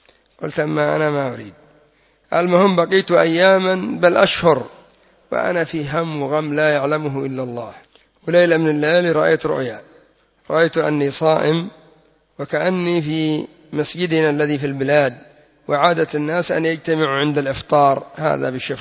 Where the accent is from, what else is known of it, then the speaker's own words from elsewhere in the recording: Yemen; وتبقى منشرح الصدر كما يقول المثل العامي عندنا في اليمن